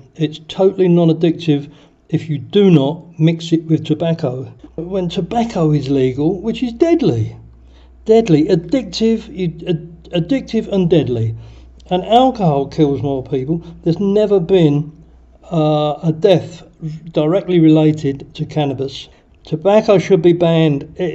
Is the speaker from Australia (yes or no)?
no; England, United Kingdom; moved away as an adult; now in Thailand; I'm English. I retired in Thailand.